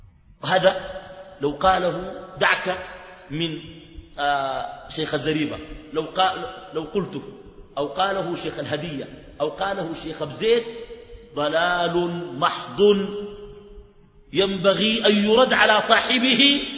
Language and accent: Arabic; Sudan; المشكله عندنا في السودان الناس بتاخذ الدين بالعاطفه